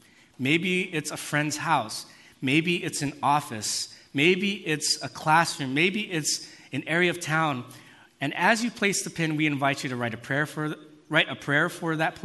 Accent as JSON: {"language": "English", "town": "Monterey Park", "region": "California", "country": "United States", "tie": "born or raised there", "said": "I grew up on Monterey Park. I live there now."}